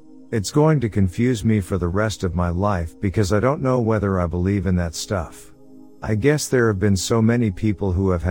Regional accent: Australia; I'm from Australia. I'm 22 years old.

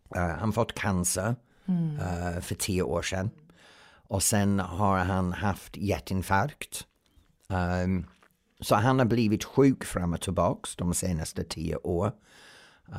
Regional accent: England, United Kingdom; now in Sweden; Jag raka kommer från England, jag är britt, men jag är svensk. Jag har bott här 30 år. Min sätt att leva, min skatt, min framtid, det är svensk, det är Sverige. Jag har inte avsikt att flytta tillbaka till England.

